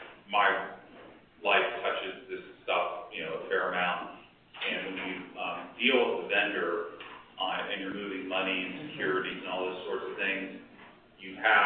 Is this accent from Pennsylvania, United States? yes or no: yes; Pittsburgh, Pennsylvania, United States; I'm from Pittsburgh, so I can help understand Pittsburghese. This is a distinct dialect.